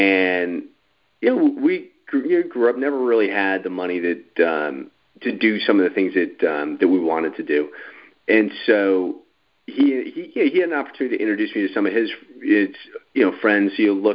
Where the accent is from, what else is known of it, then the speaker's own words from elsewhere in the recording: Southbury, Connecticut, United States; Yeah, Chris, I grew up in Southbury, Connecticut, so not too far from where you are, and grew up middle class.